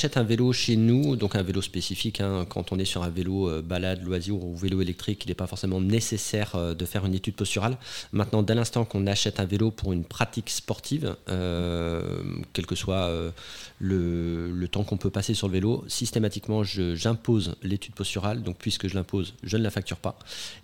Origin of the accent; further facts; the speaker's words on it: Pays de la Loire, France; je suis d'origine de Vendée, donc terre de sport, hein, terre de vélo. Et j'avais la chance, Chantonnay, on est à une vingtaine de kilomètres de la forêt de Mervent